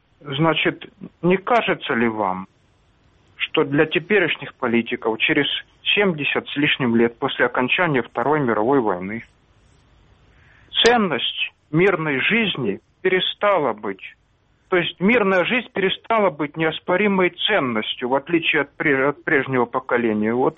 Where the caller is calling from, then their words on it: Sloviansk, Donetsk Oblast, Ukraine; Славянск.